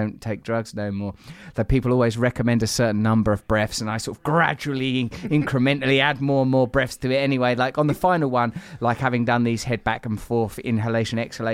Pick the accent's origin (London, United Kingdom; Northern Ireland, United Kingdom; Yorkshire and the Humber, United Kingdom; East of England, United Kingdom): East of England, United Kingdom; when I was a little boy growing up in Essex.